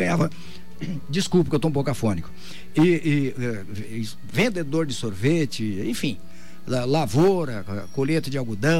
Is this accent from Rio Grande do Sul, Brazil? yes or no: no; Belo Horizonte, Minas Gerais, Brazil; born there; Bom, eu nasci em Belo Horizonte, estado de Minas Gerais, no ano de 1957, de uma família realmente humilde